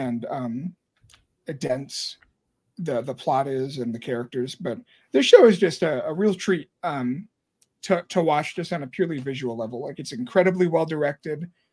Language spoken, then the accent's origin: English; United States; And again, as an American, just seeing the bodies fall through the sky again